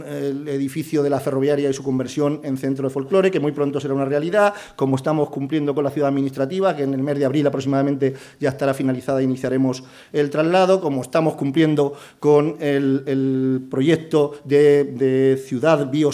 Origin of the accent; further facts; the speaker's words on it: Alcolea de Calatrava, Castilla-La Mancha, Spain; a mi pueblo, que es Alcolea, del abastecimiento de agua